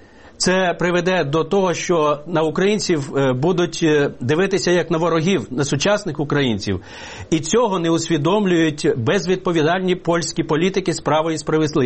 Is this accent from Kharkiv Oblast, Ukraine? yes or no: no; Zhytomyr Oblast, Ukraine; Я з Житомирщини.